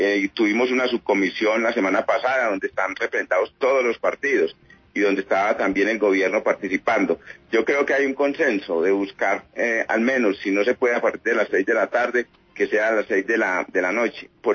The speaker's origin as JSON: {"language": "Spanish", "town": "Medellín", "region": "Antioquia", "country": "Colombia", "said": "yo soy de Medellín y me toca financiar un apartamento en Medellín para vivir con mi familia y otro en Bogotá para cuando yo esté acá."}